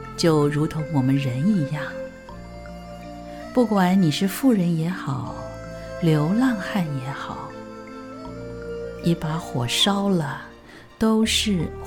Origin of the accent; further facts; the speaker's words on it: Yilan County, Taiwan; 我们宜兰人重情义也重信用